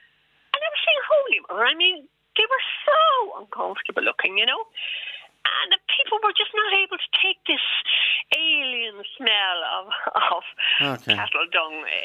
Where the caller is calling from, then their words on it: Dublin, Leinster, Ireland; I'm ringing from Dublin Central.